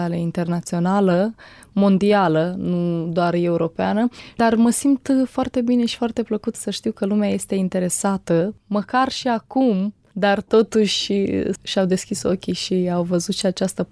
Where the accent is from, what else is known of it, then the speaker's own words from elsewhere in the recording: Moldova; Normal, asta este patria mea. Mai ales că primul pas a fost făcut ca și moldovean, că eu am și cetățenie română.